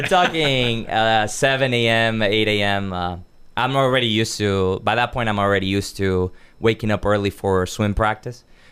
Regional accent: Brazil; also born or lived in Uruguay; I was born in Uruguay, grew up in Brazil, so that makes me like a huge soccer fan

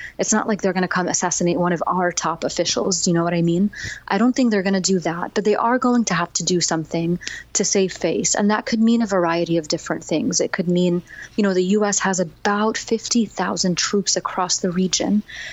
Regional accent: New York, United States; born there; my dad actually immigrated from Egypt to the U.S. in his 20s. And when I was born in New York.

